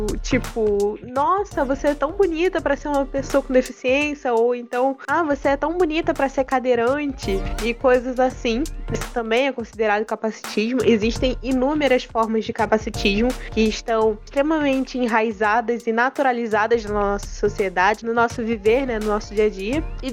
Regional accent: Rio de Janeiro, Brazil; eu sou carioca, moro aqui no Rio de Janeiro, tenho 24 anos, canceriana, super canceriana, sou estudante de psicologia da Universidade Estadual do Rio de Janeiro, a UERJ.

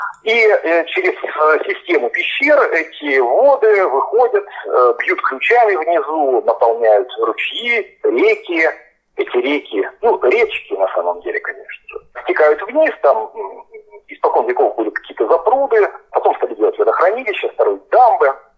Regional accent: Crimea, Ukraine; Я вырос в Крыму, и я отчетливо помню эпизоды из своего детства

